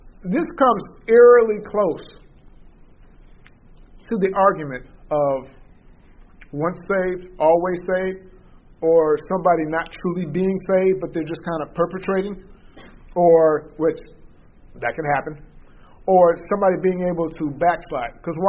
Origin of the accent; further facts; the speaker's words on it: New York, United States; also born or lived in Peoria; When we moved back from Peoria to New York, I found out it wasn't cool being saved.